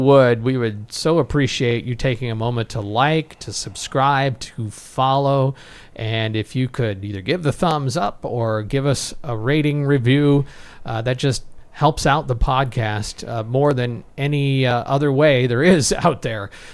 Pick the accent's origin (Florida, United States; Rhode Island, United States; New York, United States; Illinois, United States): Illinois, United States; Champaign; I'm from Champaign, Urbana. I'm a townie, whatever.